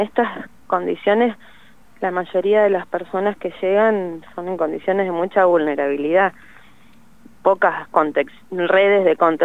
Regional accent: Cutral Có, Neuquén, Argentina; Yo soy de Cutralcó, así que como conozco los sistemas

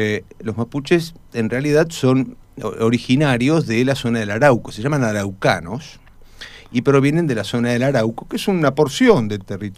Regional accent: Neuquén, Argentina; also born or lived in Buenos Aires; Hace un poco más de 35 años que vivo en Neuquén, yo tengo 50 y vivo desde los 11 años, así que hace 39 años que vivo acá. Vine con mis padres y con mis hermanos, vinimos de Buenos Aires

